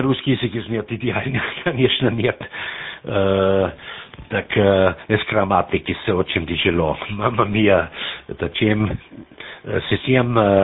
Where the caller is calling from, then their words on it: Austria; Так, я сейчас из Австрии